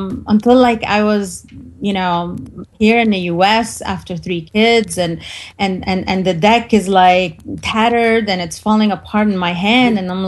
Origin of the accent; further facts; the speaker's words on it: Beirut, Beirut Governorate, Lebanon; I was born in Beirut, Lebanon. I grew up there. The time I grew up, it was a civil war